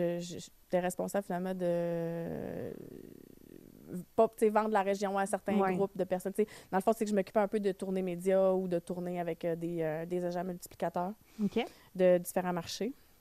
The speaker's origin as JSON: {"language": "French", "town": "La Malbaie", "region": "Quebec", "country": "Canada", "said": "Bon, tu sais, c'est quoi quand on vient de la Malbaie? On connaît les gens, tout ça."}